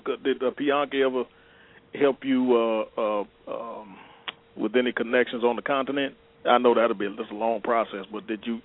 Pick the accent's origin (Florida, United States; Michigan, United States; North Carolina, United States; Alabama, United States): Michigan, United States; No, I'm from Michigan, yeah.